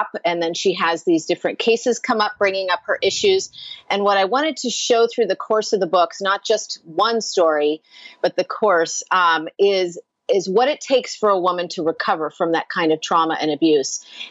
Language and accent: English; Hawaii, United States; And yes, I look like I'm straight from Ireland, but I actually am the third generation of my family to live and grow up in Hawaii.